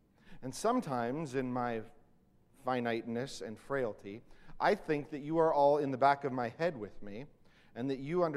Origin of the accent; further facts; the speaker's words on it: Santa Clarita, California, United States; Now, growing up in Santa Clarita, as you can imagine, I knew almost nothing about sheep. We just didn't have them there.